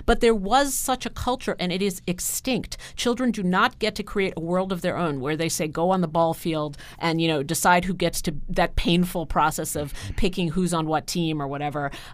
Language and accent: English; Queens, New York, United States; I grew up in the city, so I grew up in Queens. You know, it wasn't Manhattan, but it was a lot of, you know, concrete and six-story buildings.